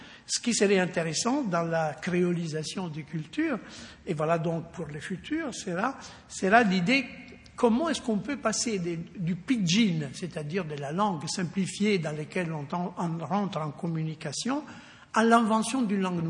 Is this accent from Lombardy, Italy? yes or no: no; Rimini, Emilia-Romagna, Italy; Alors, vous savez que je suis de Rimini, vous ne savez pas, mais c'est pas maintenant c'est dit.